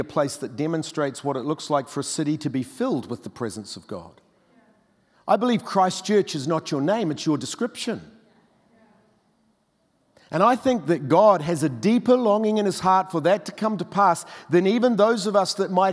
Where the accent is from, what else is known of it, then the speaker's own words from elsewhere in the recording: North Island, New Zealand; accent: North Island; You understanding my North Island accent okay? You know, one time when I was in the South Island, I referred to the NIV Bible as the North Island version.